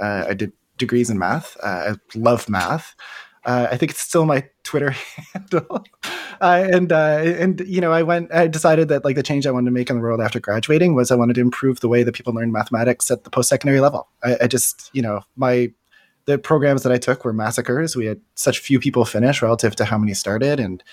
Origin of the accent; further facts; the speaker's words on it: Toronto, Ontario, Canada; I'm a developer from Toronto, Canada.